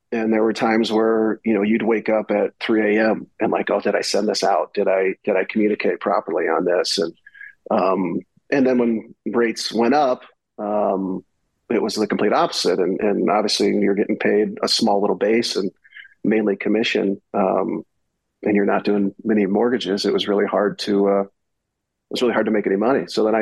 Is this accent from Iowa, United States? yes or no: yes; Bettendorf, Iowa, United States; Well, yeah, I am from Bettendorf, Iowa